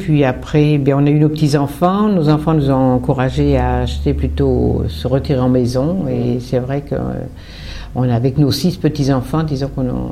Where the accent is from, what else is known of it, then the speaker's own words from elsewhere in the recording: Centre-Val de Loire, France; Mais nous, nous sommes natifs tous les deux de l'Eure-et-Loire.